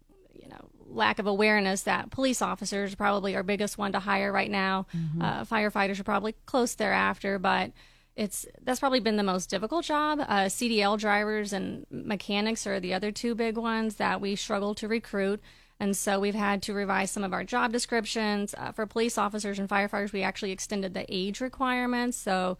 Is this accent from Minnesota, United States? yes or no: no; Texas, United States; also born or lived in Akron, United States; I'm actually from a small West Texas town where I was born and raised, and then after college, I went to grad school at Akron